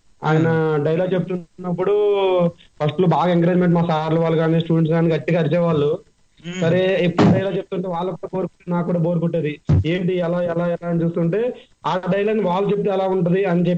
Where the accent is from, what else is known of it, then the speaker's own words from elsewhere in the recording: Malu, Andhra Pradesh, India; మాది శ్రీకాకుళం జిల్లా మాలు గ్రామం అండి. ఒరిస్సా బోర్డర్ కి దగ్గరలో అన్నమాట. మాలువా విలేజ్, ఒక పల్లెటూరు అండి.